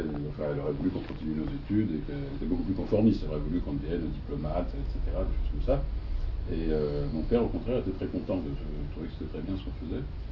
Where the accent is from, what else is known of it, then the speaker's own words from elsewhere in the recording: Boulogne-Billancourt, Île-de-France, France; born there; je suis né à Boulogne, sur Boulogne-Billancourt, quoi, Boulogne, dans la banlieue parisienne.